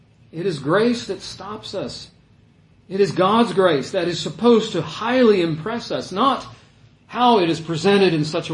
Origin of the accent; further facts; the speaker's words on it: Port Arthur, Texas, United States; born there; I was born in Port Arthur. Total different county, Jefferson County. Way far away east now. About 100 miles from Conroe, I guess.